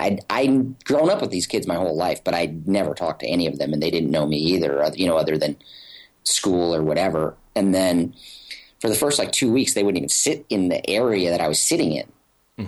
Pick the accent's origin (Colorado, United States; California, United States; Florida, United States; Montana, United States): Montana, United States; Havre; I am from a little state, a big state with not a lot of people, called Montana.